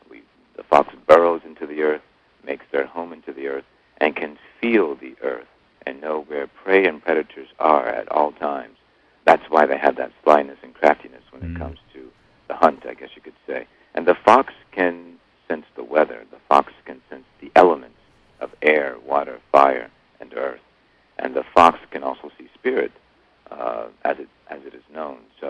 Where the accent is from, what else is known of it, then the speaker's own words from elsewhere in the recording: Mashantucket, Connecticut, United States; I'm from a small portion of New England in Connecticut, near Mystic, Connecticut, called the Mashantucket Pequot Tribe.